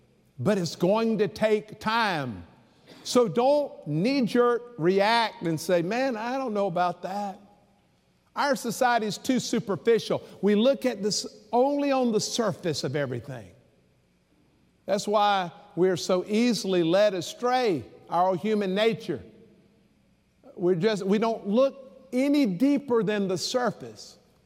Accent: Savannah, Georgia, United States; I remember when I grew up in Savannah. So we had oceanfront beach, Tybee Island.

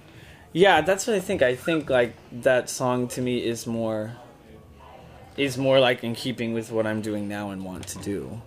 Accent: Texas, United States; I'm Texan.

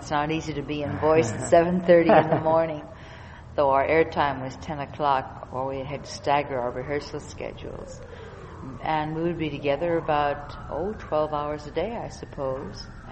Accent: St. Louis, Missouri, United States; moved away as an adult; Well, I was born in St. Louis, Missouri, and received all my early training there.

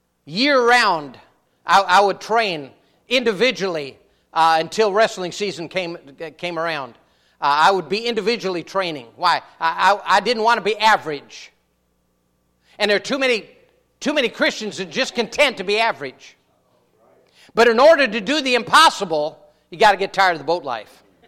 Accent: Minnesota, United States; also born or lived in North Dakota; I was born in southern North Dakota and raised in southern Minnesota. But then they cocked their head saying, "You ain't from around here, are you?" And no, I ain't from around here.

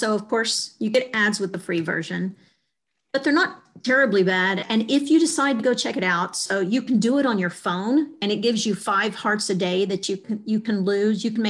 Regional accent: Texas, United States; I'm from South Texas, where a lot of people spoke Spanish, and so I knew enough to know we were talking about work or if somebody was calling me a bad name, for example, but I never fluent.

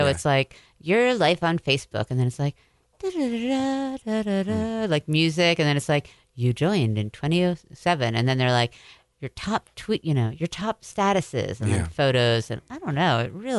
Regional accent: Manitoba, Canada; Born and raised in Manitoba. That's me.

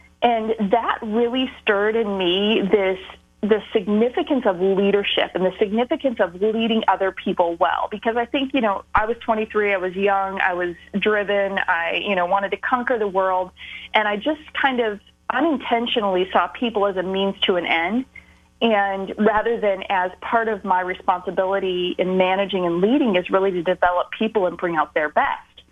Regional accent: Midwest, United States; also born or lived in Nashville; We moved from Nashville, Tennessee, where I originally worked in the music business in Nashville. So that's what got me there. I grew up in the Midwest.

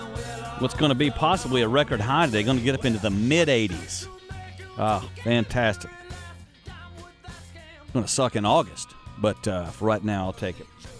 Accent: Van Buren, United States; Listen, where I grew up in Van Buren, we burned our own trash.

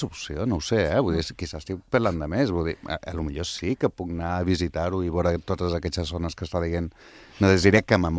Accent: Balearic Islands, Spain; jo com a eivissenc m'agradaria molt anar-ho a veure

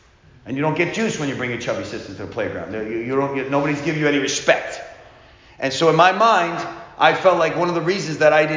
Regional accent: Las Vegas, Nevada, United States; We didn't grow up in Disneyland in Times Square. We grew up in Sin City.

